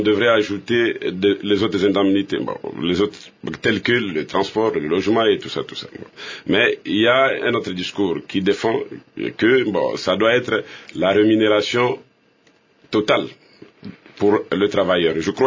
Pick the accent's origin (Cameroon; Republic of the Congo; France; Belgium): Republic of the Congo; en tant que Congolais d'abord.